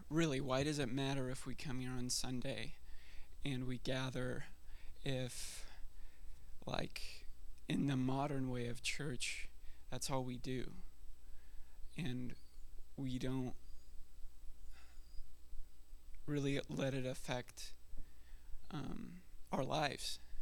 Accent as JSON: {"language": "English", "town": "Kansas City", "country": "United States", "said": "We're from Kansas City, whatever."}